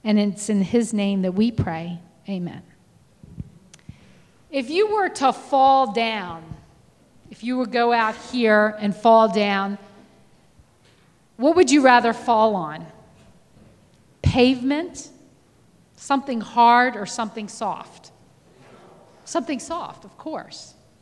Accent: Baltimore, Maryland, United States; I lived in a very populated area. I'm from Baltimore, Maryland.

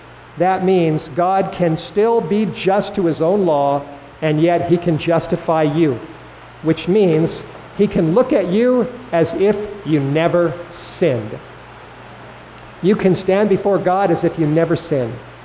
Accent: California, United States; The rain on the thirsty ground in California, my home state, that state is parched.

